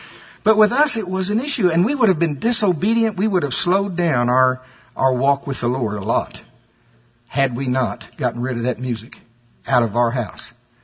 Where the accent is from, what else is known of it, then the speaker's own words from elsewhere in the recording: United States; See, I'm from Pottawatomie County, and at the fair they still have greased pole climbing.